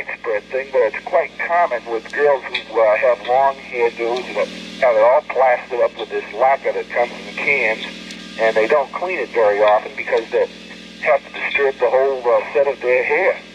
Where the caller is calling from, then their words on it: Massachusetts, United States; I'm calling from Massachusetts.